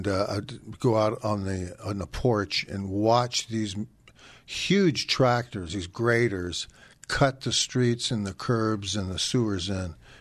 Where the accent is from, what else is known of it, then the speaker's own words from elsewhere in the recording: Lawndale, California, United States; also born or lived in Hawthorne; Hawthorne Hospital. And then my parents moved to Lawndale, which was a chicken ranch.